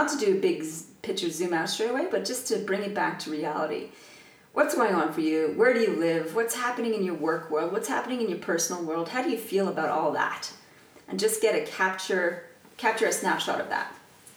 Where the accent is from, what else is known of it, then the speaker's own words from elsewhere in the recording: Canada; now in Australia; being a Canadian living in Australia